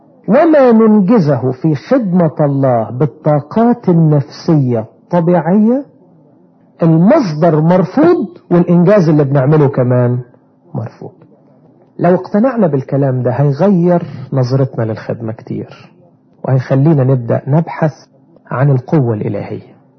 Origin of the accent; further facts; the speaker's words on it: Alexandria, Alexandria Governorate, Egypt; انا لا انسى أستاذ عظام عندنا في اسكندرية